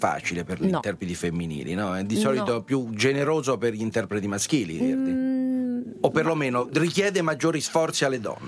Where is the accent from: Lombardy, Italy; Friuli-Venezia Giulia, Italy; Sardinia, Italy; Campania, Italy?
Campania, Italy; Carife; io sono vicino a Ariano Irpino, di Carife, una zona